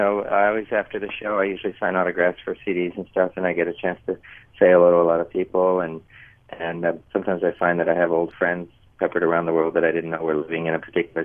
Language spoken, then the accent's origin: English; Los Angeles, California, United States; And I grew up in Los Angeles, and, you know, the early 60s was a great time for music in general